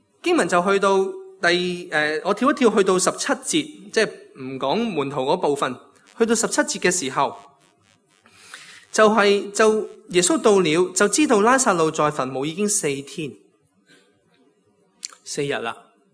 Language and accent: Cantonese; Guangdong, China; accent: Cantonese; 特别我哋广东话，有时个语气好特别嘅